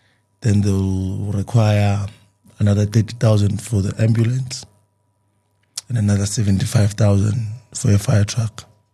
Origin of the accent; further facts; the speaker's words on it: Tembisa, Gauteng, South Africa; Okay, I'm from Etembisa, and at some point I was one of the people who complained a lot about government.